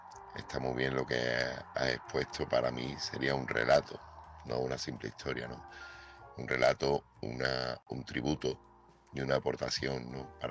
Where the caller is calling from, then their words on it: Seville, Andalusia, Spain; corresponsal de Sevilla